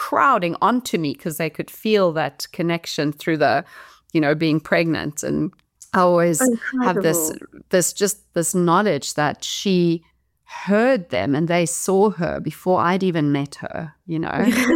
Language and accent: English; South Africa; I grew up in South Africa in the 80s with a politically very aware family.